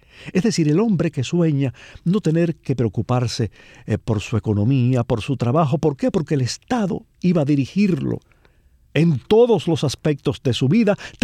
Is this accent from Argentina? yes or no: no; Cuba